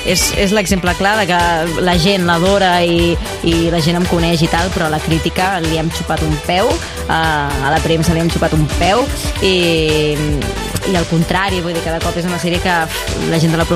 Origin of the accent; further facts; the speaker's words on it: Igualada, Catalonia, Spain; moved away as an adult; jo estimo Igualada, però jo als 18 anys vaig marxar d'Igualada.